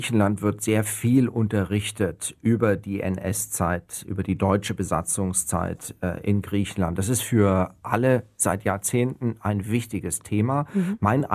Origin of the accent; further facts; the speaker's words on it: Germany; so einfach können wir es uns als Deutsche aus meiner Sicht nicht machen